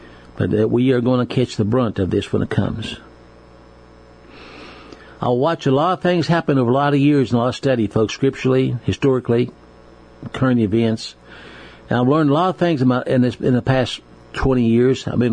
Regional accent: United States; I knew America was the best, and I was proud of being American.

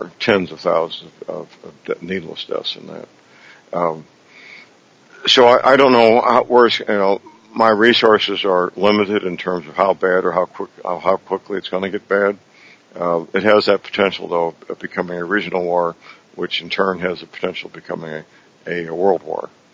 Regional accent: Missouri, United States; here in my home state, Missouri

